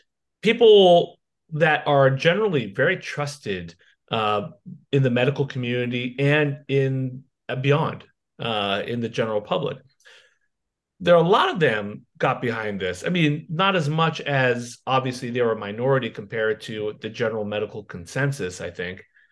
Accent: Ontario, Canada; Simple, I'm from Ontario.

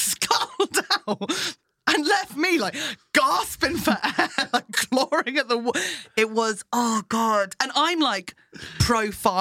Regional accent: Fleet, South East England, United Kingdom; And then he was going to dig down to the water table in Fleet, my hometown.

